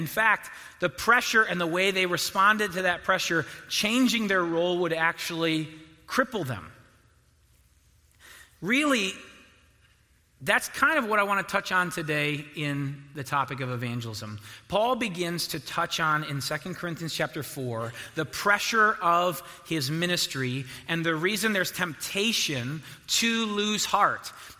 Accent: Detroit, Michigan, United States; I am from Detroit, and so I know what it's like to never win a Super Bowl

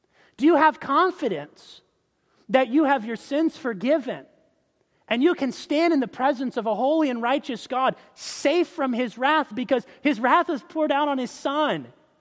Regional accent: Florida, United States; I grew up in Florida. Sandy places are nice places to live.

